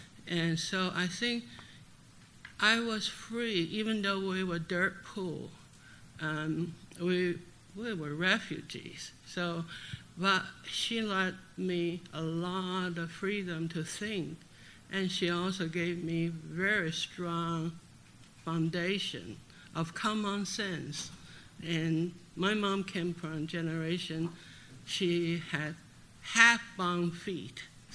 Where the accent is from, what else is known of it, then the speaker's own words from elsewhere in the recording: Taiwan; moved away as an adult; also born or lived in China; now in Kentucky, United States; I was born in mainland China, and my parents took us to Taiwan, so I grew up in Taiwan and came to United States to do my master's degree in UP